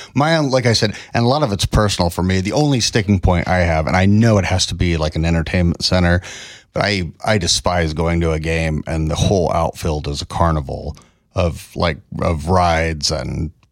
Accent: Independence, Missouri, United States; I grew up born and raised in Independence.

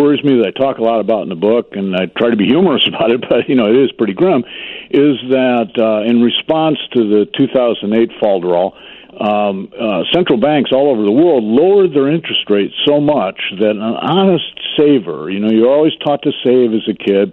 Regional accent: Toledo, Ohio, United States; I grew up in Toledo, Ohio, and I grew up, you know, in a city neighborhood.

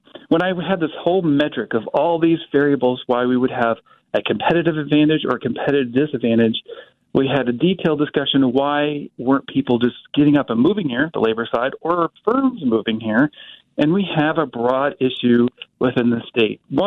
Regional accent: Topeka, Kansas, United States; I moved away and didn't even know Wichita existed, shockingly, when I grew up in Topeka. And came back

